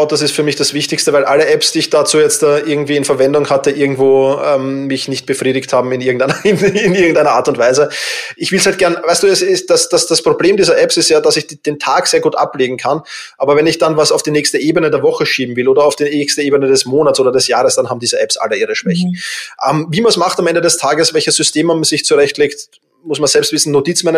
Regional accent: Vienna, Austria; ich bin halt Wiener

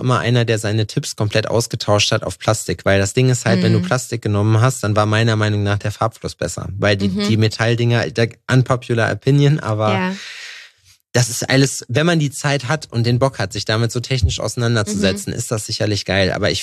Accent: Thuringia, Germany; Ich komme aus Thüringen, weißt du, wie ich meine?

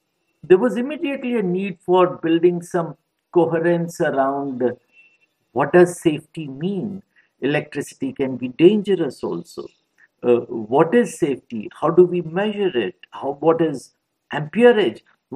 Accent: northern India, India; English is a second language; I come from India, in northern India, from a small, sleepy town, which I still find heavenly because it is still a little untouched by technology.

